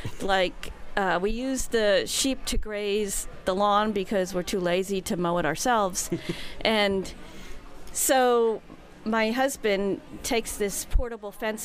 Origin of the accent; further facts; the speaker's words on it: Dover, New Jersey, United States; Oh, I'm from New Jersey. I'm from this town called Dover, which is about 35 miles outside New York City.